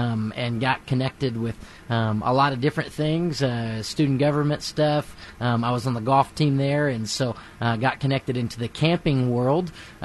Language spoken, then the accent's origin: English; Abilene, Texas, United States; also born or lived in Oklahoma; I grew up in Abilene, Texas. And so that's where I consider home. It's not where I was born. I was born out of the country up in Oklahoma, actually.